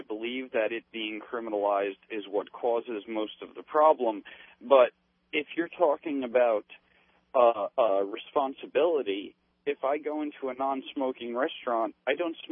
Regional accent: New Jersey, United States; Yeah, I'm from New Jersey.

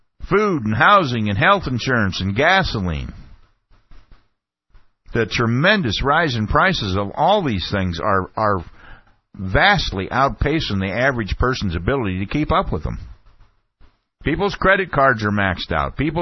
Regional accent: United States; that hurts me deeply as an American. And in all my years growing up, and through most of my adulthood, we truly have been a country that was loved and respected by most of the rest of the world.

